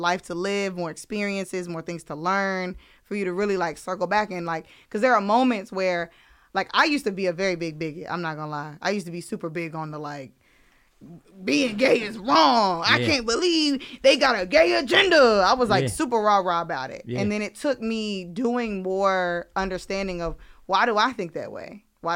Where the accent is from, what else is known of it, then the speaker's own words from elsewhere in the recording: Durham, North Carolina, United States; I'm not from East Durham, so. But I'm from Northern Durham, closer to the county.